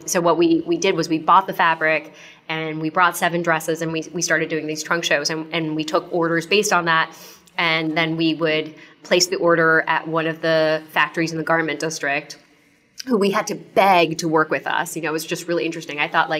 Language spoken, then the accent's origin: English; Japan; I grew up in Japan, so I had a bank account in Japan